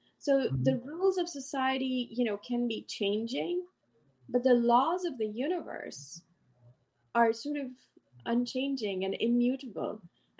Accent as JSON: {"language": "English", "country": "India", "moved": "yes", "lives_now": "United States", "said": "And of course, I live in the US. I came from India."}